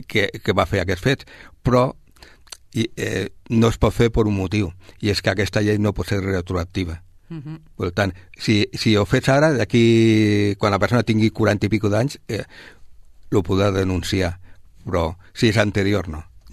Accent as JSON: {"language": "Catalan", "town": "Sabadell", "region": "Catalonia", "country": "Spain", "said": "soc de Sabadell i no puc evitar això."}